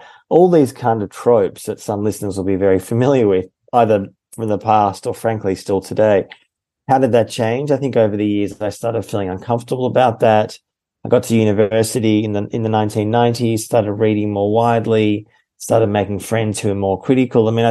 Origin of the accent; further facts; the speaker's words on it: Melbourne, Victoria, Australia; I grew up in Melbourne, Australia, and in, as I said, and as I wrote, yeah, it was a liberal Zionist home.